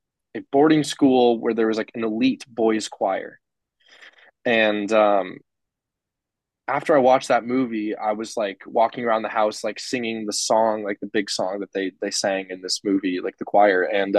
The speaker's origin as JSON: {"language": "English", "town": "Calgary", "region": "Alberta", "country": "Canada", "lives_now": "London, United Kingdom", "said": "I am from Calgary, Alberta, Canada, and I am currently, as you said, playing Josh in Clueless the Musical on the West End. I'm just a Canadian doing what I can, living it up in London."}